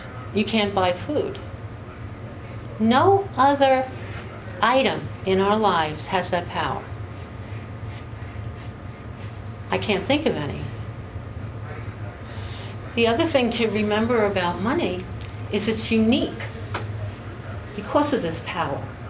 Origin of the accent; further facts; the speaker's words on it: New York City, New York, United States; I'm a city girl. I grew up in New York. I'm still living there. I lived there most of my life.